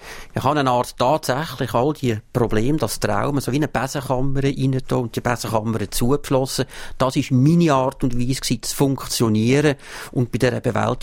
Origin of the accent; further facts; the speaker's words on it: Ticino, Switzerland; Ich selber bin Tessiner und bin aus dem Grund sehr temperamentvoll und ungeduldig.